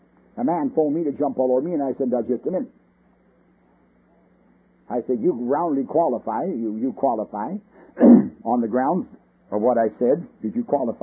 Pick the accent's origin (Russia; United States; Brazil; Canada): Canada; born there; Being a Canadian by birth, I don't have, you know, a great deal of affection for Canada